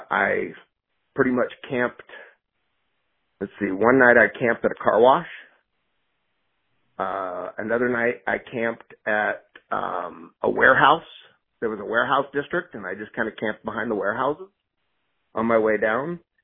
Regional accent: Riverside, California, United States; And then I grew up in Riverside, so we probably don't know. Years ago, they built a dam for the Santa Ana River.

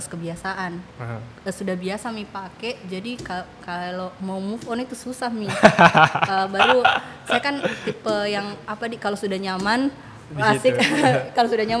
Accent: Central Sulawesi, Indonesia; accent: Palu

